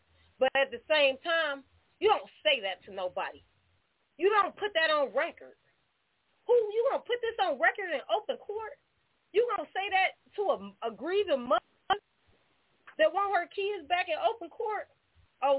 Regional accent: Indiana, United States; now in Michigan, United States; like I said, I'm from Indiana. But I've been in Michigan for a minute now, 7 years

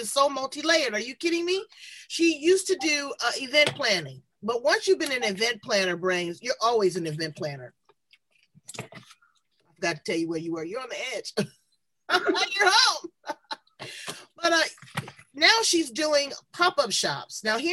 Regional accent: Los Angeles, California, United States; I'm from South Central, girl. I know how to roll my R's.

